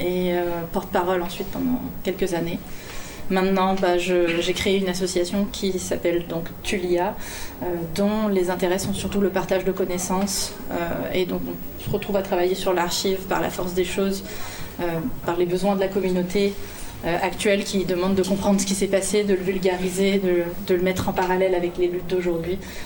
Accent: Quebec, Canada; now in Chambéry, France; Je suis québécoise d'origine, je vis à Chambéry, donc c'est pas très loin

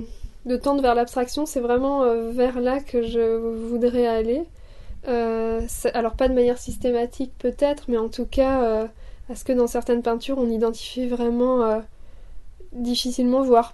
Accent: Grand Est, France; moi j'ai grandi en Lorraine, donc il y a peut-être quelque chose géographiquement signifiant

